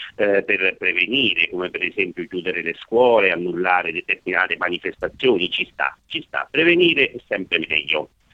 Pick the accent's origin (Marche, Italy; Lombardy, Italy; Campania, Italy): Marche, Italy; io sono marchigiano